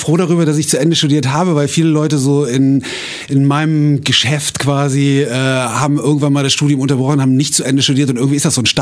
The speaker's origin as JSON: {"language": "German", "town": "Eschweiler", "region": "North Rhine-Westphalia", "country": "Germany", "tie": "born or raised there", "said": "Ich bin in Eschweiler im Rheinland aufgewachsen, tut mir leid."}